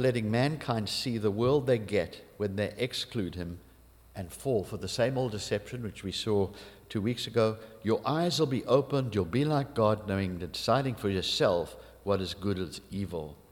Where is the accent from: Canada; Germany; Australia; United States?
Canada; look, we're from Canada.